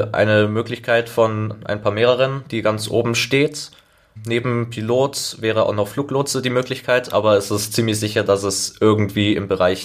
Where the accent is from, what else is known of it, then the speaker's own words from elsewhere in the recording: Oberschleißheim, Bavaria, Germany; Ich bin am Schleißheimer Flugplatz aufgewachsen, ich bin da, seit ich ein Jahr alt bin ich immer draußen gewesen mit meinem Vater zusammen